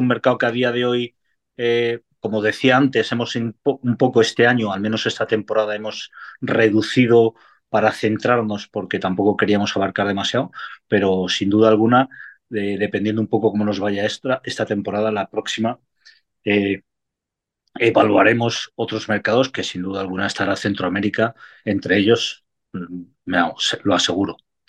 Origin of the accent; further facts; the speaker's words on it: Madrid, Community of Madrid, Spain; born there; now in Cádiz, Spain; Yo que soy madrileño de nacimiento, andaluz de adopción y gaditano de la última escala de la que puedo